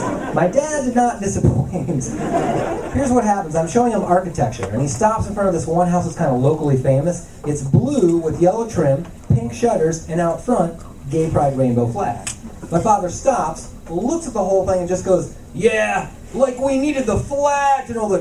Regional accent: Midwest, United States; now in San Francisco, United States; I'm originally from the Midwest, that's why I look like this.

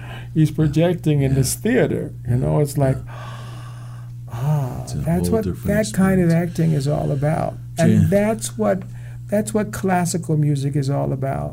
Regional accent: Kansas, United States; And particularly in Kansas, you know, we have a huge Mennonite population.

